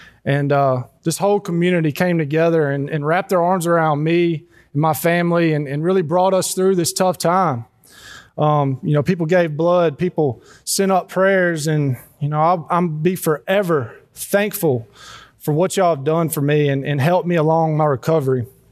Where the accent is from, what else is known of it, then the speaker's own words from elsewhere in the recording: Rabel, Louisiana, United States; So to give y'all a little background, I grew up in Rabel, Louisiana, just a skip and a hop that way.